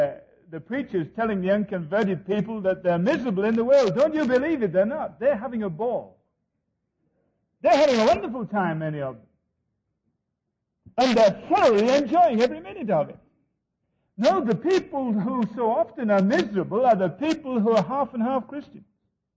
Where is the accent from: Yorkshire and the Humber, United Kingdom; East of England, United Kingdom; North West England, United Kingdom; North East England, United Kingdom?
North West England, United Kingdom; I was brought up in Cumberland in the north of England, and that is the county where Keswick is situated.